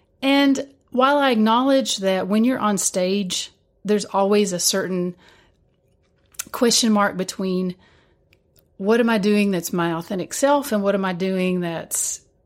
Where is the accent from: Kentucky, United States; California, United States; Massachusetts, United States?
Kentucky, United States; I'm coming from the place of this is part of how I take back the narrative as an Appalachian, as a Kentuckian